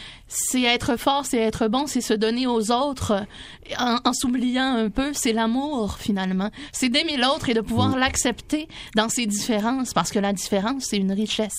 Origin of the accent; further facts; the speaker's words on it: Quebec, Canada; born there; Moi, je suis née en Montérégie.